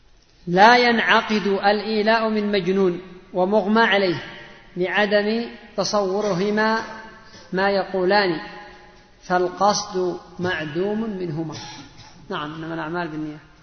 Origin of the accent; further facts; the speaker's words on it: Yemen; وهذه مشكلة ثانية عندنا في اليمن